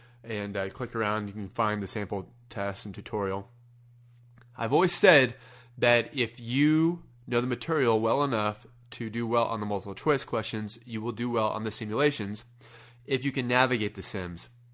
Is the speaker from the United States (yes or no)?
yes; Kansas, United States; if I butcher your name, it's because I'm from Kansas.